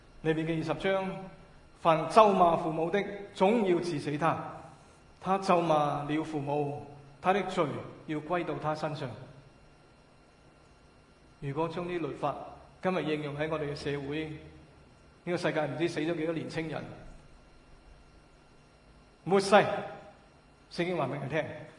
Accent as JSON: {"language": "Chinese", "country": "China", "also_born_or_lived": "Canada", "said": "因为我们中国人不习惯，到今天都不习惯"}